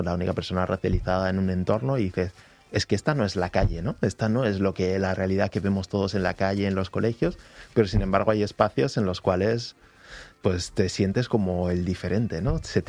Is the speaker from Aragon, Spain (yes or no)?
yes; Huesca, Aragon, Spain; me pregunta, ¿de dónde eres? De Huesca, ¿no?